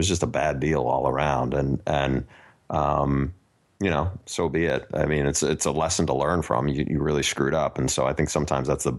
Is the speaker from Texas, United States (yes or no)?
no; New York, United States; I knew some of the names because I grew up in New York, but I just didn't know who they were or anything.